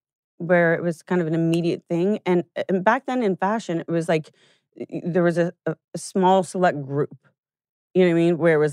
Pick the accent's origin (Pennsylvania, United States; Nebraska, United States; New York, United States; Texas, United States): Nebraska, United States; I mean, growing up in Nebraska, I was always very artistic